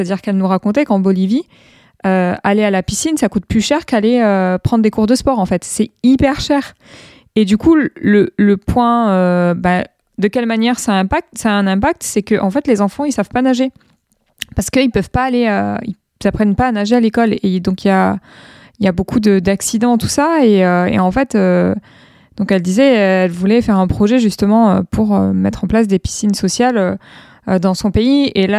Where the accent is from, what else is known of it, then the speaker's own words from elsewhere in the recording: France; accent: French; now in United States; mon accent français, quand je parle en anglais.